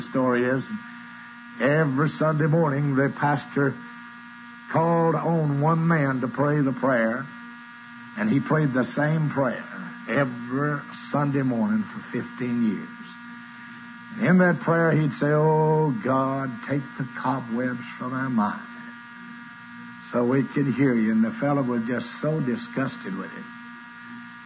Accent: Texas, United States; born there; And the pastor of that church there in Cameron, Texas, and I was born in Texas.

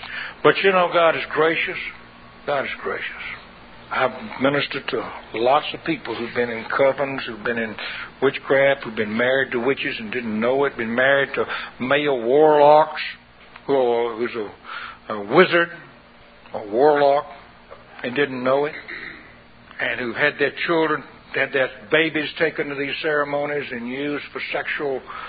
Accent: the South, United States; I was raised in the South where the porch is about this high off the ground

